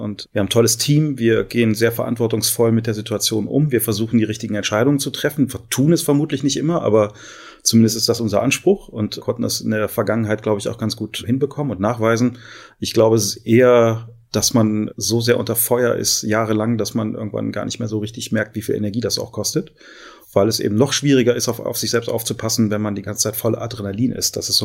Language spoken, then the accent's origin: German; Düsseldorf, North Rhine-Westphalia, Germany; Also ich bin gebürtiger Düsseldorfer, habe hier auch fast immer gelebt und bin hier einfach auch sehr glücklich. Jetzt haben wir beide Familie hier